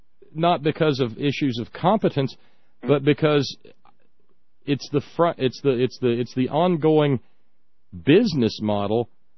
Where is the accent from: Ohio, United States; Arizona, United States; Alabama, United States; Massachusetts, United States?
Alabama, United States; I grew up in Alabama, but...